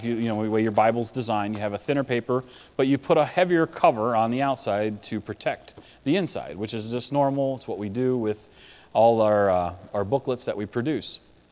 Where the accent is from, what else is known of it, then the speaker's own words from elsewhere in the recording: Pennsylvania, United States; I'm from Pennsylvania, not Wisconsin.